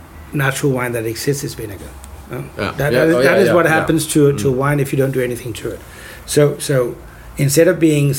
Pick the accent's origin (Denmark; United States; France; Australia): Denmark; Copenhagen, Capital Region of Denmark; Maybe you do not have that much in Sweden, but in Copenhagen, which is sort of, you know, my hometown.